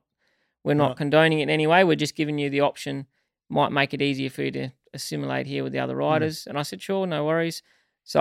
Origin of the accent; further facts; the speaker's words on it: Western Australia, Australia; I come from West Australia where it even in our wet years, it's not that wet